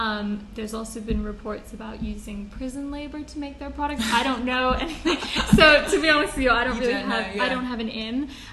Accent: United States; I grew up in the States

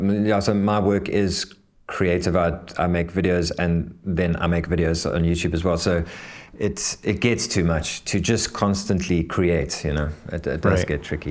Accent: Cape Town, Western Cape, South Africa; I grew up in Cape Town, which is further south in South Africa.

